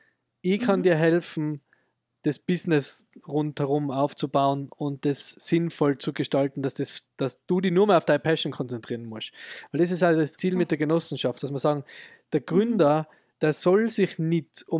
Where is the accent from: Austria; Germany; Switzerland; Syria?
Austria; Bei uns in Österreich ist das, und in Deutschland glaube ich auch, ist es ganz anders, oder?